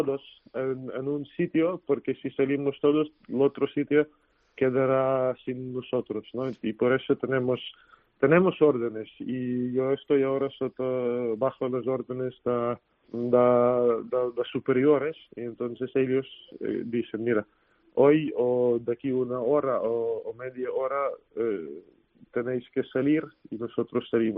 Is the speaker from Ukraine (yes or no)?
yes; Ukraine; yo soy ucraniano